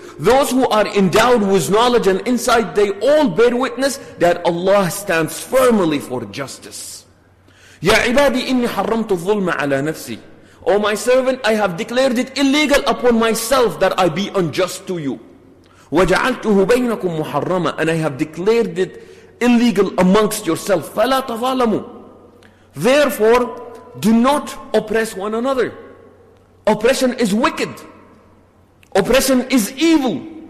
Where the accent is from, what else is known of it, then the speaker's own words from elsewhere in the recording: Ethiopia; When the companions came from Abyssinia, from Habasha, that's my hometown by the way